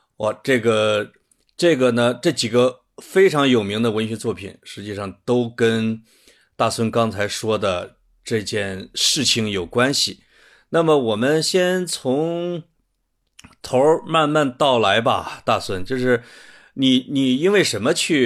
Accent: Henan, China; 那就是我老家旁边的菏泽的

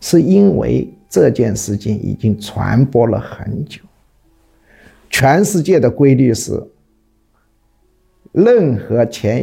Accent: China; 我们中国人

